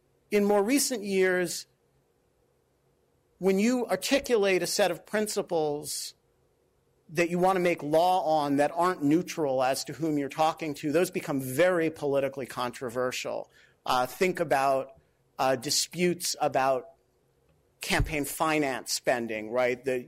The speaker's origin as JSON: {"language": "English", "country": "United States", "said": "I would think I reserve the right as an American"}